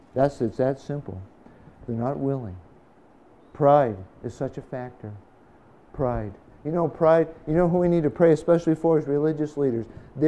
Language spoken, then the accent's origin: English; New England, United States; I grew up in New England, right?